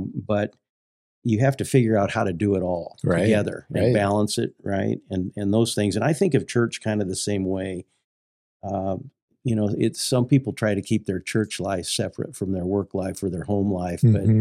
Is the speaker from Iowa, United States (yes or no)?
yes; Iowa, United States; also born or lived in Colorado; now in Lincoln, United States; We're both originally from Western Iowa. Spent a few years in Colorado, came to Lincoln back in 93, and we've been at Messiah the whole time.